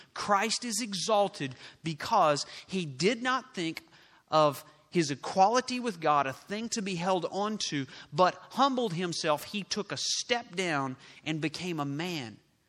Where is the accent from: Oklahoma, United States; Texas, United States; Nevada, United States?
Oklahoma, United States; I grew up in Oklahoma. We have Mexican food down there, real Mexican food.